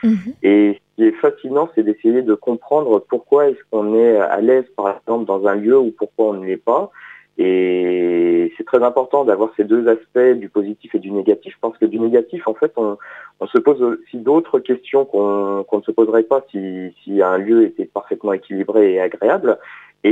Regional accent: Dijon, Bourgogne-Franche-Comté, France; comme je suis originaire de Dijon, j'avais étudié la ville historique

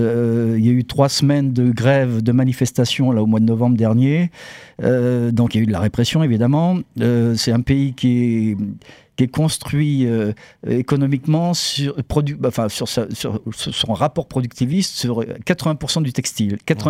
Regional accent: France; Ça nous rappelle le 19e siècle chez nous en France, quoi.

